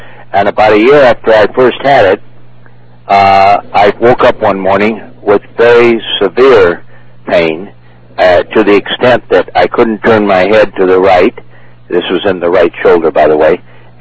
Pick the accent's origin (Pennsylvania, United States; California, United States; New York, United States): California, United States; Los Angeles; born there; also born or lived in Costa Mesa / Huntington Beach; Well, I was born in Los Angeles.